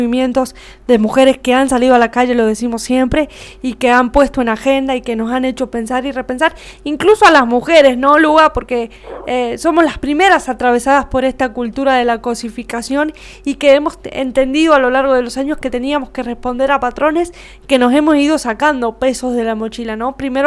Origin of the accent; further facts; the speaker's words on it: San Juan, Argentina; nunca tiene mucho que ver con lo que somos las sanjuaninas, ni siquiera físicamente